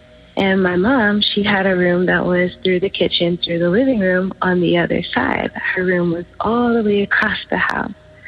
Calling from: New York, United States; I am calling from New York.

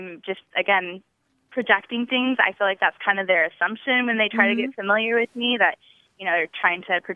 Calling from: Dallas, Texas, United States; I'm calling from Dallas.

